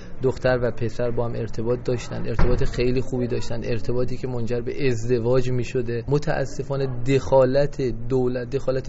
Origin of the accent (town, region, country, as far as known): Iran